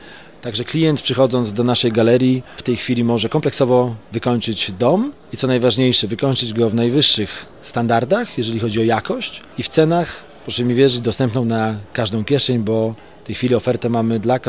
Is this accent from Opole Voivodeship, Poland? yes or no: yes; Opole, Opole Voivodeship, Poland; Ja jako rodowity opolanin